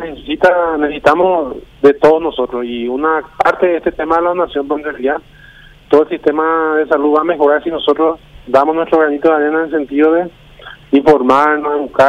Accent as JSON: {"language": "Spanish", "country": "Paraguay"}